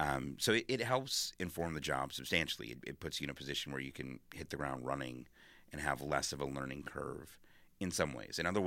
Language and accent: English; Racine, Wisconsin, United States; it is a great honor to be able to serve my hometown as its mayor. I mean, Racine is home, it's family. My family's been there now for, my kids are the sixth generation to be born and raised in Racine from our family.